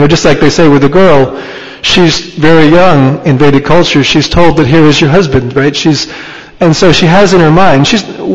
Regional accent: United States; You know, just like I come from the States

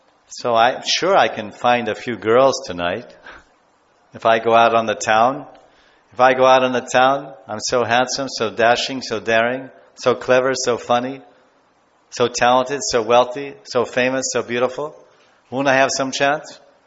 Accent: United States; I'm from America, and we were raised as a Christian.

